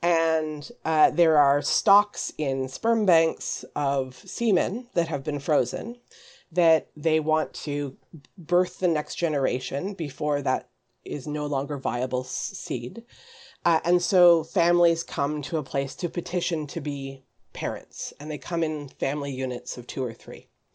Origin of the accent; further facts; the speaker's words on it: Ontario, Canada; since we are both from Ontario, maybe we will do that one day.